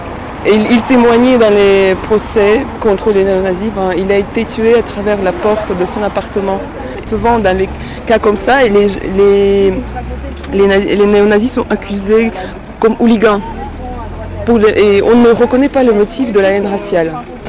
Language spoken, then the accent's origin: French; Russia; now in Paris, France; je suis de la Russie, je suis étudiante à Paris depuis 4 ans.